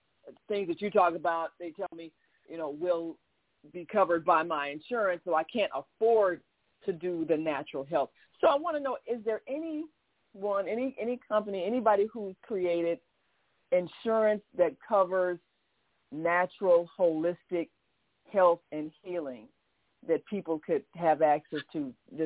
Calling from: Chicago, Illinois, United States; from Chicago, and I've got a question for your guest.

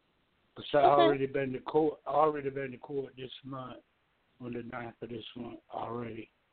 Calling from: Georgia, United States; I'm calling from Georgia.

